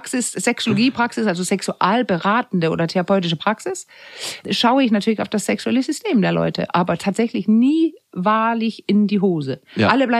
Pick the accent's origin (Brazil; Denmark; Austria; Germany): Denmark; German is a second language; Ich bin Dänin